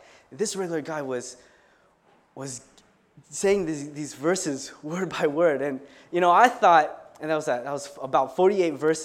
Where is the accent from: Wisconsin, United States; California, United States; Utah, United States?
California, United States; Vallejo; I grew up in Vallejo, California, which is 20 minutes north of San Francisco.